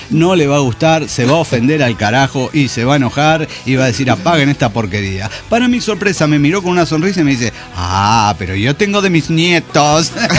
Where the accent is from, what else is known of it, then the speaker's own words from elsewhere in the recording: Morelia, Michoacán, Mexico; de Morelia, Michoacán.